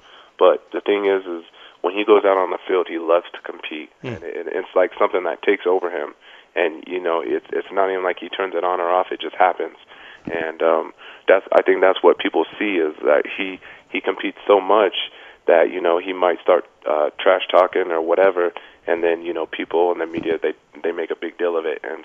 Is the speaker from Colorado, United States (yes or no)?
yes; Grand Junction, Colorado, United States; I grew up in Grand Junction over on the Western Slope.